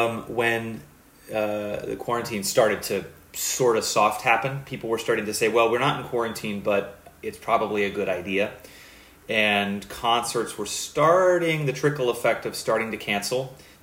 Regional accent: Los Angeles, California, United States; It's why when I finally visited New York after growing up in Los Angeles, I was like, oh, this is the rhythm to my drum.

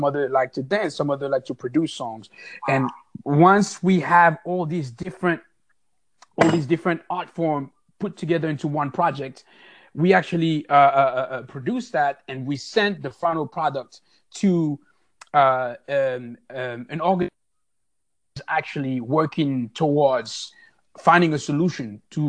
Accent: Paris, Île-de-France, France; English is a second language; now in Oakland, United States; I am also from Paris, now residing in Oakland, California.

